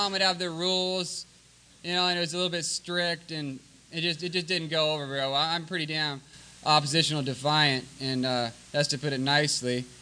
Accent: San Diego, California, United States; I'm from San Diego, product of Oak Park, Horace Mann, and Crawford.

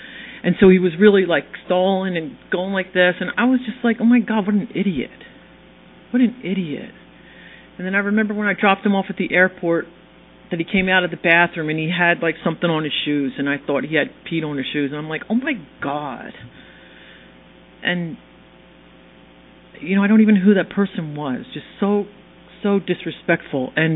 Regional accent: United States; I'm from the Philly and Jersey area

